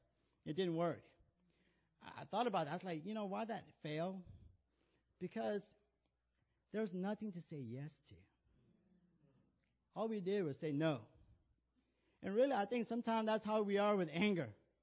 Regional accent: Chicago, Illinois, United States; I'm from Chicago. I don't know. I was raised in Chicago.

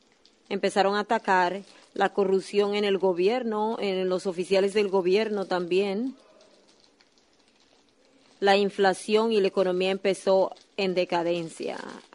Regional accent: Puerto Rico; yo sé que ahora que soy un ciudadano de Dios, antes de ser un puertorriqueño o ser un ciudadano de los Estados Unidos, yo soy un ciudadano en el reino de Dios

